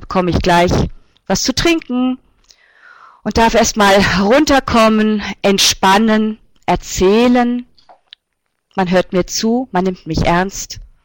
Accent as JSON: {"language": "German", "country": "Germany", "said": "Ich bin Deutsche, ich habe auch deutsche Eltern."}